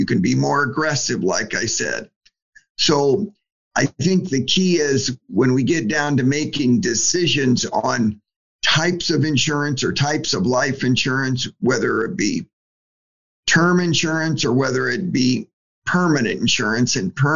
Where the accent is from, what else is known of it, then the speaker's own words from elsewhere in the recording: Omaha, Nebraska, United States; I grew up in Omaha. And so I've always been in Nebraska.